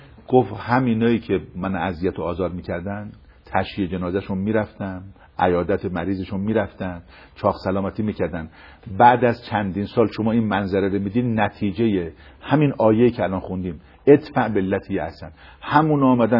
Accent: Iran; گفتم آقا من از ایران اومدم

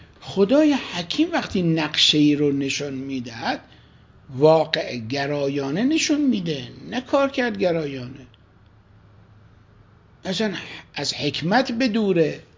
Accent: Dezful, Khuzestan, Iran; ما رئیس قطار گفت کجایی هستی؟ گفتم دسپولی.

